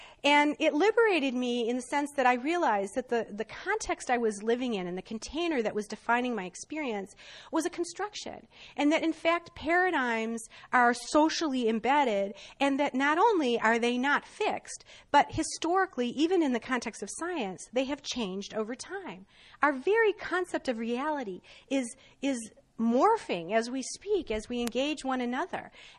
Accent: Detroit, Michigan, United States; I grew up in Detroit, Michigan, in the 60s and 70s

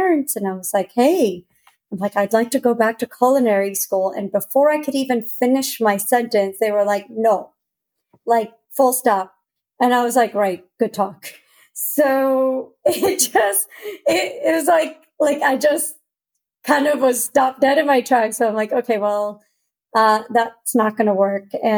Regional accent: India; I grew up in India, so we lived in a multi-generational household, 3 stories, and all the families lived together, eat together.

